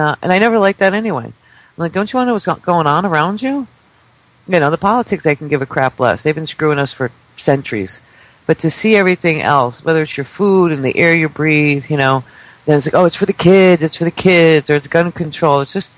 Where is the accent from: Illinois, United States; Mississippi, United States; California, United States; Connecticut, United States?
Connecticut, United States; I'm from Connecticut originally.